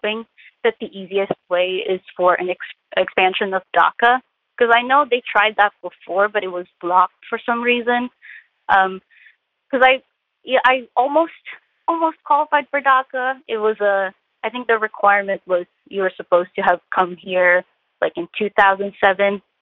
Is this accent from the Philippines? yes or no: yes; Philippines; I'm Filipino. The culture of shame is very strong.